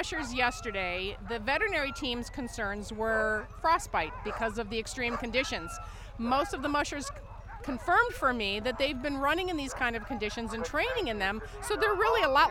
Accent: Cleveland, Ohio, United States; I'm actually from Cleveland, Ohio.

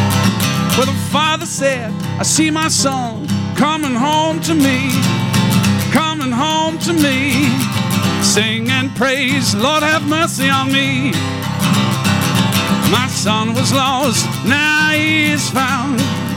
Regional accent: Fargo, North Dakota, United States; In Fargo, North Dakota.

